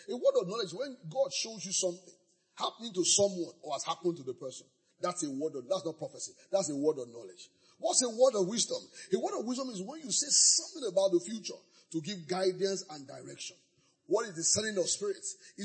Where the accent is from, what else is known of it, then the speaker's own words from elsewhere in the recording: Ibadan, Oyo, Nigeria; I grew up in Ibadan, so I know Amala is Ibadan's identity.